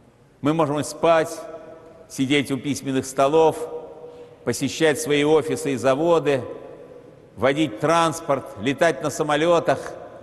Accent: Saint Petersburg, Russia; Этот образ, подлинник, находится в городе Петербурге, в моем родном городе

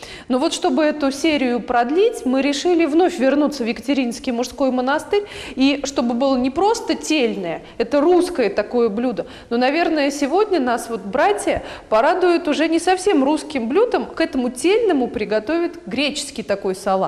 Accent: Tula, Tula Oblast, Russia; Ну, я тулячка, вот знаете, в Туле не любят резать пряники.

